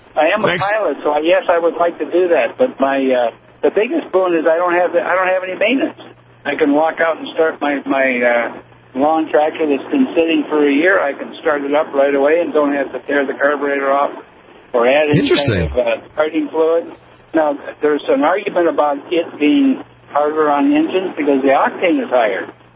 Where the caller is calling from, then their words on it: Minnesota, United States; Well, I live out south of Detroit Lakes, and there's not many choices.